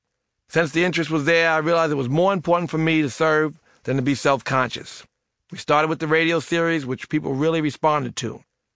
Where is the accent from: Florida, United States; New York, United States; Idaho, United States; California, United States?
New York, United States; New York City; I grew up in Hollis, Queens, and as a young man found myself falling into the same traps and ensnares so many other young people growing up in the streets of urban America.